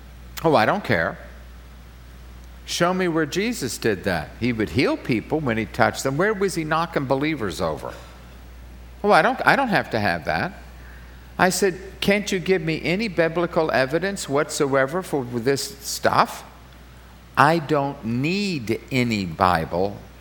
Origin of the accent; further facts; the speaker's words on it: East Coast, United States; you people don't know her, but I'm from the East Coast